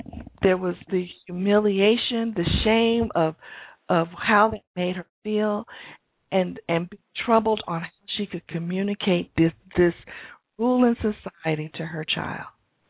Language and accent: English; Atlanta, Georgia, United States; I grew up here in Atlanta at a time when the city was segregated